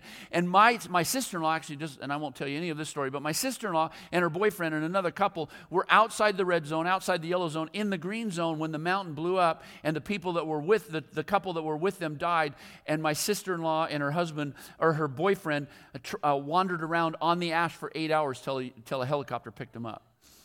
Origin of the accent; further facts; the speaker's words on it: Washington, United States; You know, Barbara and I grew up down in Southwest Washington, and we graduated from high school in 1979.